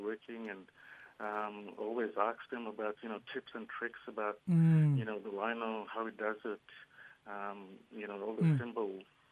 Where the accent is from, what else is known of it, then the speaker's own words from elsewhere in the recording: Murray Island, Queensland, Australia; now in Cairns, Australia; I'm from Murray Island, eastern Torres Strait, and I'm based in Cairns